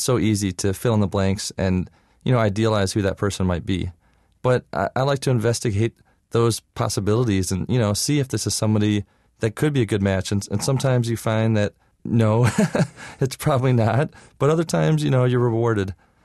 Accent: Michigan, United States; growing up in Michigan and, you know, you see what a lot of people in a lot of parts of the country are going through.

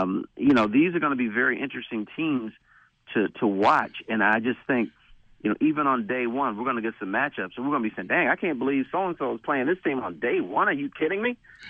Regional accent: Detroit, Michigan, United States; I think it's better, but it's not what I'm used to growing up in the Detroit area and the state of Michigan.

